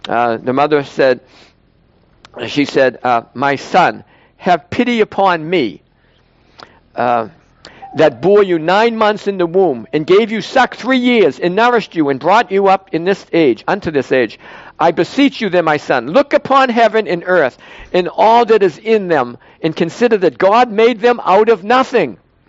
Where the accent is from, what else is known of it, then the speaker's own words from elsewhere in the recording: Boston, Massachusetts, United States; And I'm from Boston.